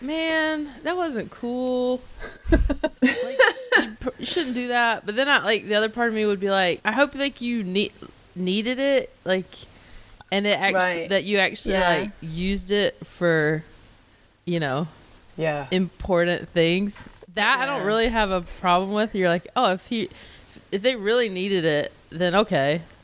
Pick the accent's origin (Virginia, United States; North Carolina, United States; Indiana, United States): North Carolina, United States; now in Los Angeles, United States; I live in LA, but I'm from North Carolina